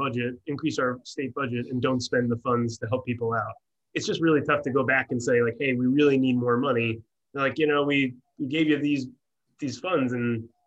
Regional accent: New Jersey, United States; also born or lived in California, United States; I grew up in New Jersey. I was in California for 8 years. I did, a couple of years in the Navy as well.

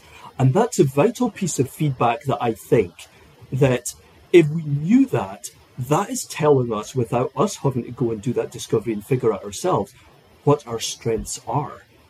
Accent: Scotland, United Kingdom; I grew up in Scotland, and I went to architecture school in Aberdeen, Robert Gordon University, Scott Sutherland School of Architecture.

